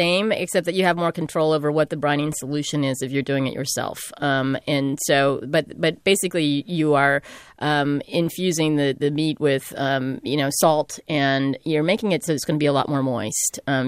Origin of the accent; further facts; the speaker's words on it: California, United States; You know, when I was a kid growing up in the Central Valley, my grandfather had a big old charbroiler, and we used to put the turkeys on the rotisserie.